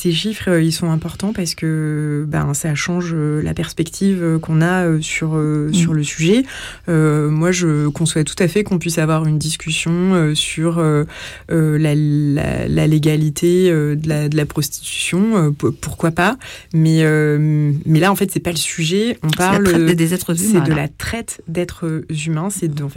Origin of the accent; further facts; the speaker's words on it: France; parce que je suis Française, que j'ai le droit de vote